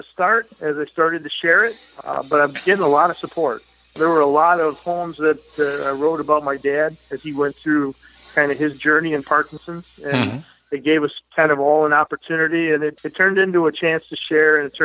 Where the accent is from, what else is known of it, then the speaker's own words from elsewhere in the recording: Dearborn Heights, Michigan, United States; born there; I was born in Metro Detroit, Michigan, in a little town called Dearborn Heights